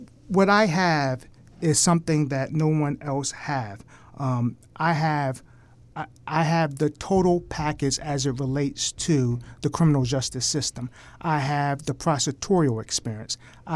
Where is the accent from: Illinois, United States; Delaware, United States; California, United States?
Delaware, United States; Wilmington; I grew up in Northeast Wilmington, and between Northeast Wilmington and Garfield Park off the Route 9 corridor.